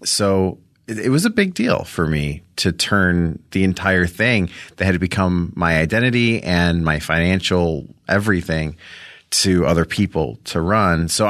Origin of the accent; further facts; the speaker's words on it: Rolling Meadows, Illinois, United States; I'm from Chicago, outside of Chicago.